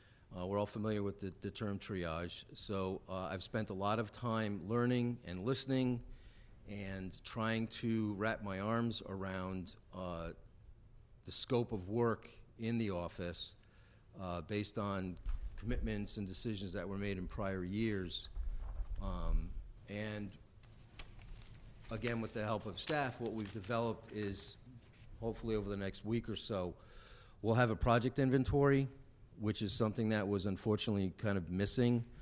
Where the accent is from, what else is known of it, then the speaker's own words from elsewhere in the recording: Waterford, Connecticut, United States; I was born and raised in Waterford, Connecticut.